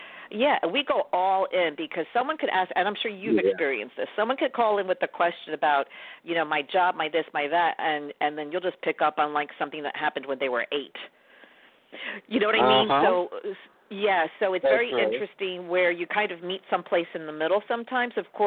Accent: New York City, New York, United States; Now, I'm from New York City.

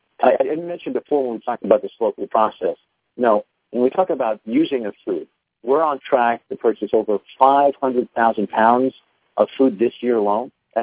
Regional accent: New York City, New York, United States; Even in the urban cities, I grew up in New York City, and I got to tell you, back then, small gardens, urban gardens weren't a big thing

